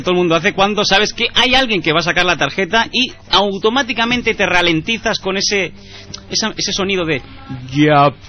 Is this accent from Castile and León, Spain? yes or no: no; Sitges, Catalonia, Spain; yo vengo de Sitges